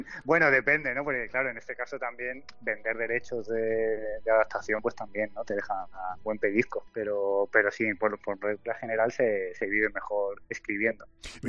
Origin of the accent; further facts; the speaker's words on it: Málaga, Andalusia, Spain; now in Seville, Spain; Como malagueño y en este caso también que llevo viviendo en Sevilla 2 años